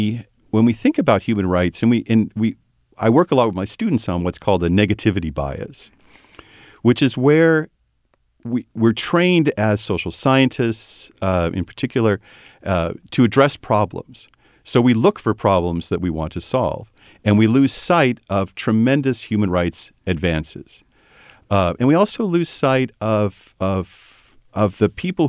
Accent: United States; But I am deeply concerned as an American about our absence from those situations

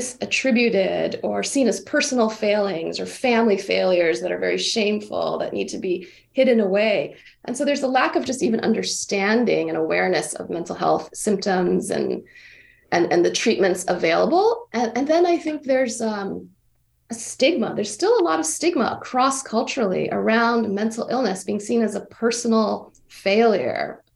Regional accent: Hawaii, United States; all of my personal experiences growing up in Hawaii in a Vietnamese-American refugee family.

